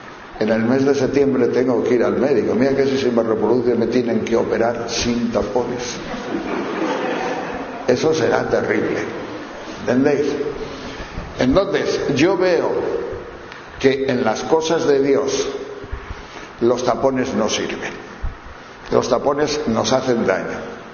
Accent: Castile and León, Spain; estando en un pueblo de León, de donde yo soy

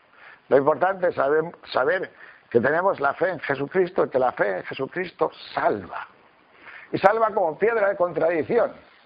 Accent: León, Castile and León, Spain; Porque por mi tierra de León no se oye mucho esta palabra, pero por Madrid sí.

